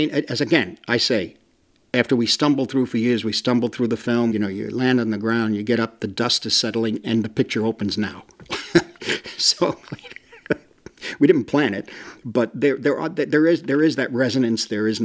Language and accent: English; New York City, New York, United States; Part of it, too, happens to be when I grew up in the Lower East Side, it was on third floor front tenement apartment.